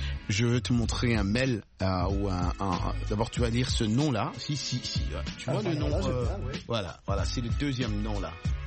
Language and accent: French; Kinshasa, DR Congo; je me rappelle quand j'étais jeune à Kinshasa